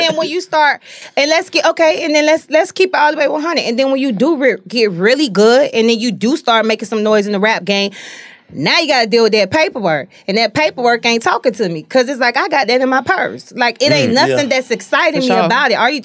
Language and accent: English; Cape Coast, Central Region, Ghana; Yeah, we're off of Accra. I'm a Fonte. My tribe is Fonte. I'm Cape Coast.